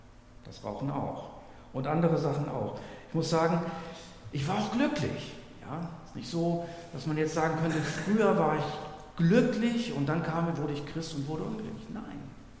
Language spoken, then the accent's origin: German; Hamburg, Germany; Großstadtkind, Kind von nichtgläubigen Eltern, aufgewachsen in Hamburg, im Stadtteil Bergedorf-West, einem 1969 entstandenen Bauprojekt mit tausenden Wohnungen.